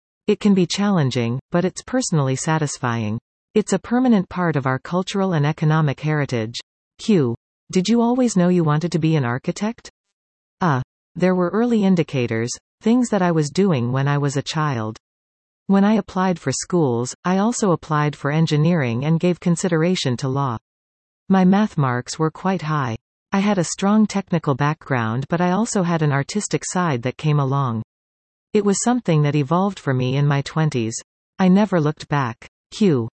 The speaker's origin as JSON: {"language": "English", "town": "Oakville", "region": "Ontario", "country": "Canada", "tie": "born or raised there", "also_born_or_lived": "Vancouver / Calgary", "lives_now": "Collingwood, Canada", "said": "I'm originally from Oakville. I was there for all of my growing up years. I went to the University of Waterloo for architecture."}